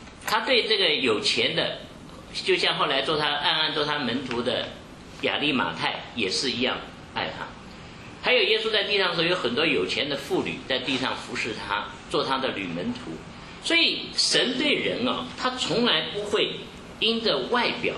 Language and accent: Chinese; China; 我们中国人